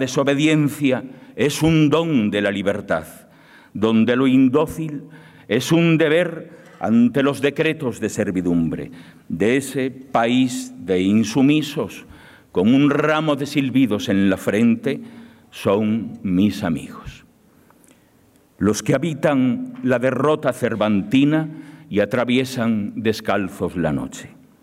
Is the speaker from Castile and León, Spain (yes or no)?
yes; Castile and León, Spain; Vengo de los valles del Bierzo, del mismo pueblo, de la misma calle donde nació Fray Martín Sarmiento